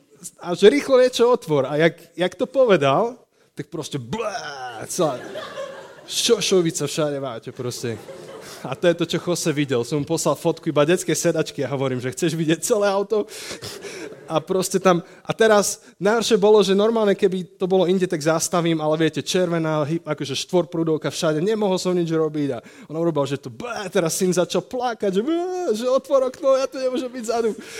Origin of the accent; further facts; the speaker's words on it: Žilina, Žilina Region, Slovakia; som zo Žiliny, som kazateľom